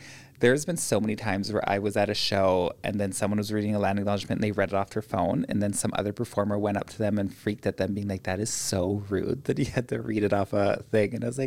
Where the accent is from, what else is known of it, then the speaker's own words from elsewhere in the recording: Yukon, Canada; I grew up in Yukon, hated it.